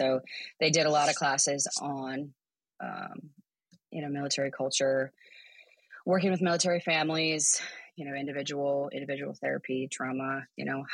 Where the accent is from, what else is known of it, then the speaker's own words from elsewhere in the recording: Minnesota, United States; Yeah. So I actually grew up in southern Minnesota. It's kind of where I was for a long time